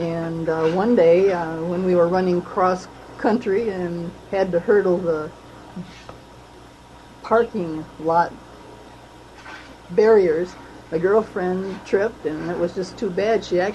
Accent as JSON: {"language": "English", "town": "Lansing", "region": "Michigan", "country": "United States", "tie": "born or raised there", "said": "Well, I was born in Lansing at St. Lawrence Hospital, night before Christmas."}